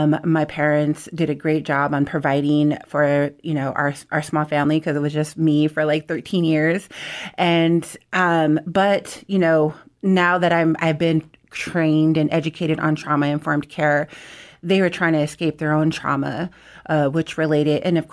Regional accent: United States; I'm Hunkpapa Lakota from the Standing Rock Sioux Tribe, and I'm also Northern Arapaho from the Wind River Tribe in Wyoming.

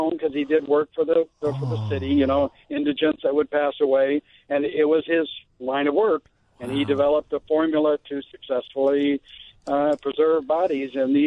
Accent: Peoria, Illinois, United States; I'm the guy from Peoria that called last week about the hoarders.

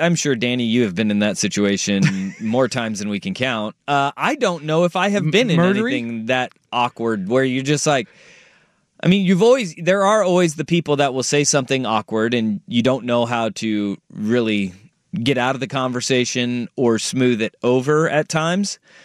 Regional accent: Beaverton, Oregon, United States; Because I'm from the west side. I'm from Beaverton.

